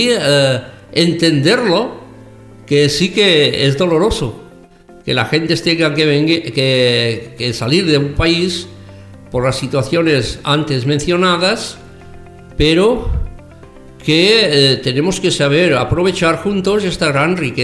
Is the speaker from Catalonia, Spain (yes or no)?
yes; Arbúcies, Catalonia, Spain; Yo soy evidentemente catalán, soy hijo de Arbúcias